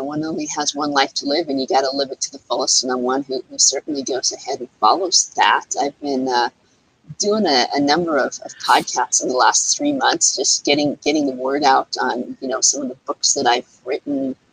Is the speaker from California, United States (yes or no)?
yes; San Diego, California, United States; I grew up in San Diego. I was one of seven children.